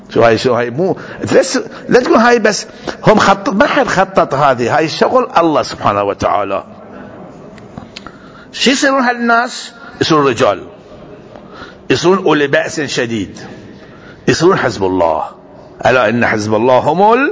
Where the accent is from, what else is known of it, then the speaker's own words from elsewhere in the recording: Karbala, Karbala Governorate, Iraq; إحنا من كربلاء جهة عون